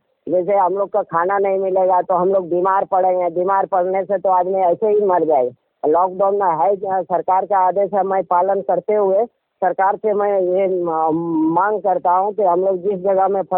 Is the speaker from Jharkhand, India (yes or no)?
yes; Jharkhand, India; now in Mumbai, India; बोकारो जिला नवाड़ी प्रखंड मुंगो रंगामाटी कोठी के रहने वाले हैं सर।